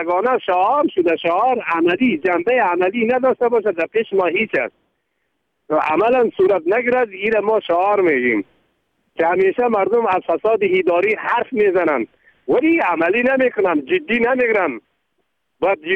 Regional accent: Afghanistan; ما افغانی هستیم، ما افغانستان شمول هستیم، در افغانستان زندگی میکنیم

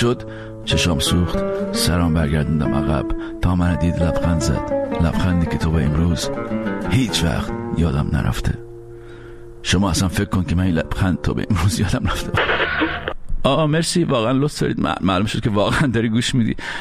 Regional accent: Iran; moved away; از ایران اومدم بیرون.

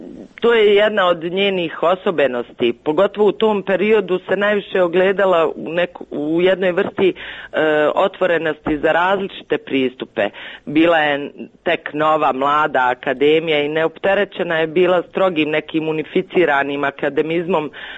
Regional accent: Sarajevo, Federation of Bosnia and Herzegovina, Bosnia & Herzegovina; sa mnom u klasi, ja sam bila jedina iz Sarajeva.

